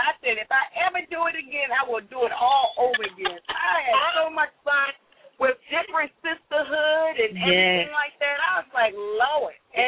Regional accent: DMV area, United States; Yes, it is. It continues to be my hometown. I'm sick and tired of people like, you need to leave the DMV area.

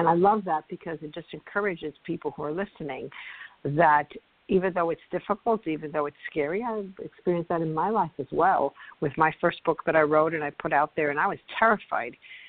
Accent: New York City, New York, United States; You know, I grew up in New York City, a very loud, busy, noisy city, which I still love New York City.

